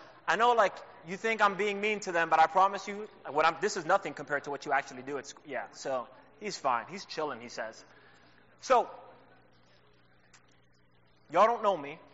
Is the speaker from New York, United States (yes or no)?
yes; New York City, New York, United States; first language Spanish; English is a second language; So I'm from New York, so born and raised in New York City. Spanish is my native language, but I learned English, you know, in school and in TV, like the rest of y'all probably.